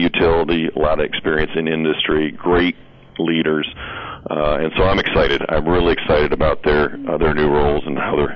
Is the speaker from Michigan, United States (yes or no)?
yes; Concord, Michigan, United States; I'm originally from the Jackson area, and have been back here in the Jackson area since 2003. But grew up out toward the Concord Horton area. Went to Concord schools out there